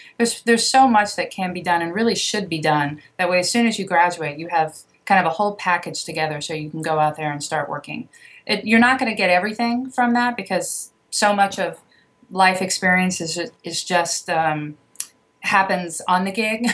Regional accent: Washington, District of Columbia, United States; Sean's from Pittsburgh and I'm sort of from the Washington, D.C. area.

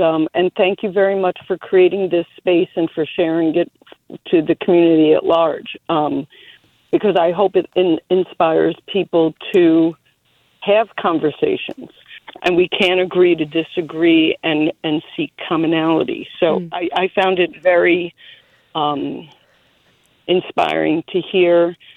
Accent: Pennsylvania, United States; I am from Pennsylvania, but I'm in Vermont, one of my favorite states.

